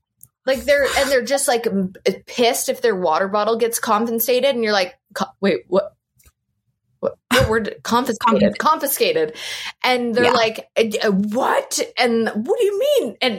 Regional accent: Canada; I feel like it's, like, as a Canadian, it's the least I could do.

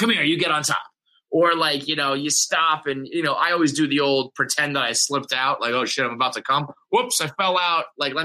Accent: Ireland; just because I'm an Irishman and just a regular guy

